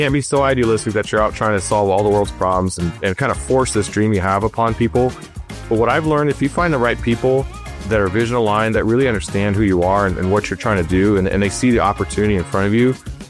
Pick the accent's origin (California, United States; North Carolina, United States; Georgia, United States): California, United States; So hey, even though I'm from California, I absolutely love the Midwest and we share a lot of similar values.